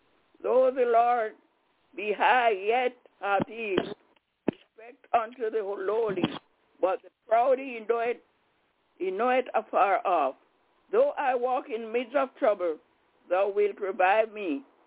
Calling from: Albany, New York, United States; I'm calling from Albany in New York.

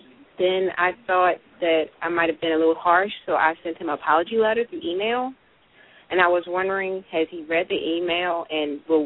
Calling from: Baltimore, Maryland, United States; from Baltimore, Maryland.

